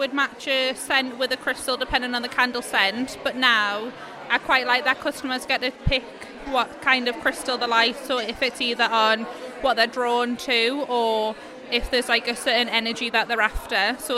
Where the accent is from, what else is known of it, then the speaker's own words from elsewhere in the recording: Rowlands Gill, North East England, United Kingdom; I'm from Rowlands Gill.